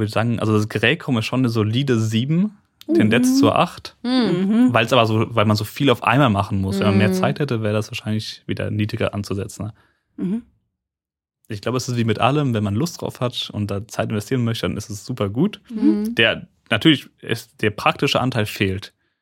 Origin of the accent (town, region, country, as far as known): Germany; born or raised there